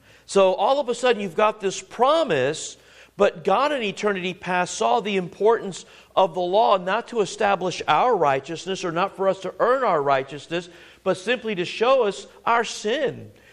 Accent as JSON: {"language": "English", "region": "Missouri", "country": "United States", "said": "I'm going to ask you a silly question, because I'm from Missouri, right?"}